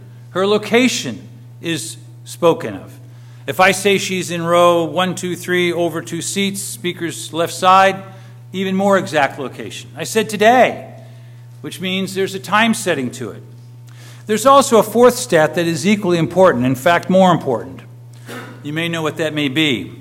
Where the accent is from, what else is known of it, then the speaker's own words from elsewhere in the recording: California, United States; No, I always think we're from Southern California, and we think sometimes we get hammered pretty hard by the culture.